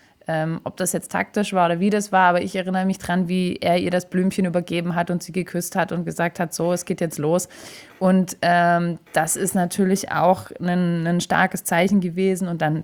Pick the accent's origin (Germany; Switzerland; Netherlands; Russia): Germany; Baden-Württemberg; auch bei uns in Baden-Württemberg